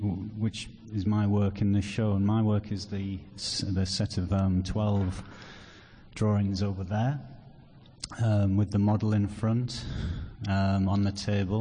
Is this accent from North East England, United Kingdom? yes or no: yes; Saltburn-by-the-Sea, North East England, United Kingdom; My hometown is a place, like I said, by the sea, Saltburn by the sea, and it's on the end of the line.